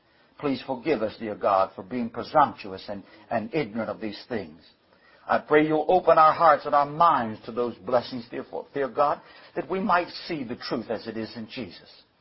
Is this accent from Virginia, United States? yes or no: yes; Virginia, United States; now in Maryland, United States; I live right now in Maryland. I was born and raised in Virginia, moved to Maryland, then came back to Virginia, and moved back to Maryland.